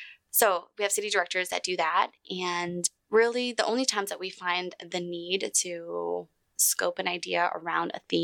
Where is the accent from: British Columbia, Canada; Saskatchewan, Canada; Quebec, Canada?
British Columbia, Canada; Vancouver; English is a second language; also born or lived in Vietnam; had it not been for me growing up in Vancouver